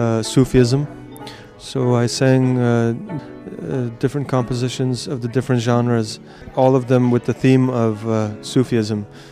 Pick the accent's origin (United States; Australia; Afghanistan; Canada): Afghanistan; Kabul; I am originally from Kabul, Afghanistan, and I've studied North Indian classical music in India.